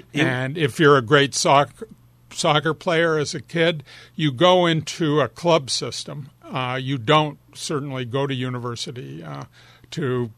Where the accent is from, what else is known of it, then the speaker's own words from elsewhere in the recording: Canada; And when I was growing up in Canada, you only saw hockey on Saturday night.